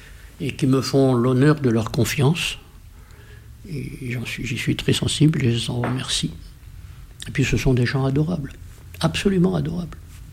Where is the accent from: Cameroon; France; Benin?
France; nous sommes français, nous parlons français.